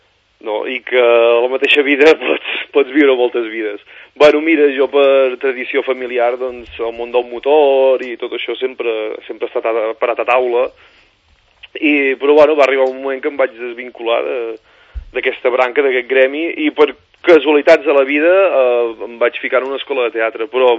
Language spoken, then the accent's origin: Catalan; Aiguaviva, Catalonia, Spain; also born or lived in Mallorca; jo soc d'Aigua Viva, que és un poble que està a Girona, val? Per part d'avis paterns, els meus avis paterns eren andalusos, però per part de mares són d'aquí, de la Baixa Garrotxa, diguéssim. He estat molts anys visquent a Mallorca